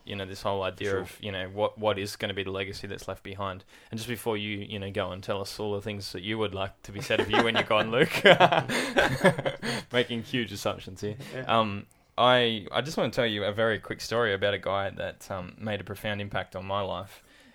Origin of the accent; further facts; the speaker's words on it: New South Wales, Australia; Look, I'm from New South Wales, all right?